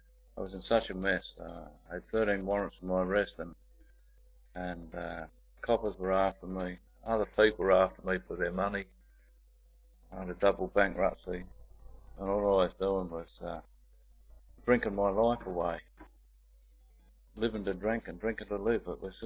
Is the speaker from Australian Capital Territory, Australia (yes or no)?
no; Sydney, New South Wales, Australia; born there; I was born in July 1947. I was born in Sydney to parents Yvonne and my father Don.